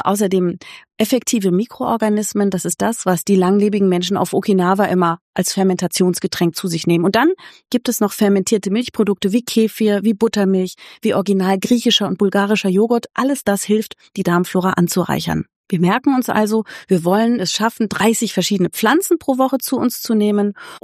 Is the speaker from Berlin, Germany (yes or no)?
yes; Berlin, Germany; ich komme aus Berlin jetzt